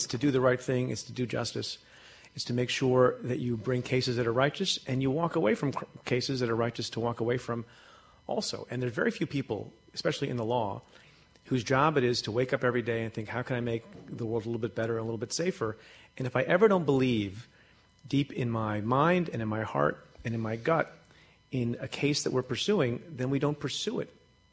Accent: India; born there; My father and my mother were born in India. I was born in India.

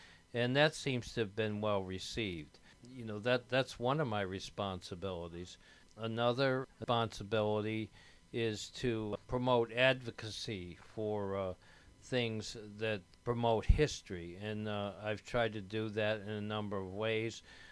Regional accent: United States; born there; I was born in Greene County, and I've been a 40-year member of the Greene County Historical Society

